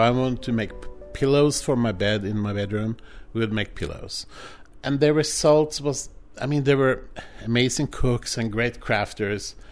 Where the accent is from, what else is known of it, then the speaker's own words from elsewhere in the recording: Oslo, Norway; now in New York, United States; I was born and raised in Oslo, Norway, and I was raised by these two little old ladies. My grandmother, my mormor, and my great aunt.